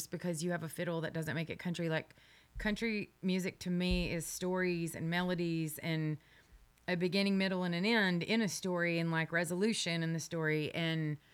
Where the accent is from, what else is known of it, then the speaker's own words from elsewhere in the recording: Texas, United States; So, I'm from East Texas, and, like, the way that I talk is the way that I talk.